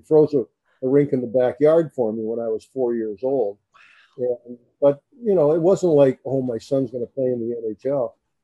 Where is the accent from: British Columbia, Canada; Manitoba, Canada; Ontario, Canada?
Ontario, Canada; Toronto; I'm from Toronto, Canada.